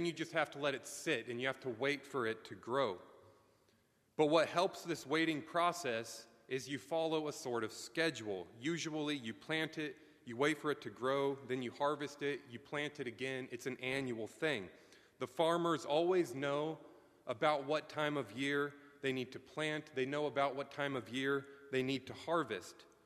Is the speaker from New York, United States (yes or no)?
yes; New York City, New York, United States; And so growing up in Manhattan, I have zero experience with farm life.